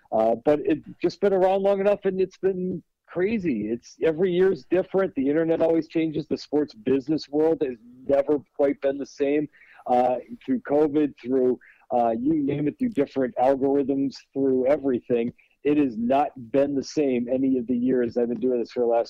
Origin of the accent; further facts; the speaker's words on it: Minneapolis, Minnesota, United States; also born or lived in Wisconsin; now in Chicago, United States; I grew up in Minneapolis. He worked in the University of Minnesota. I went to Wisconsin because it got me in-state tuition with Minnesota. And then I live in Chicago.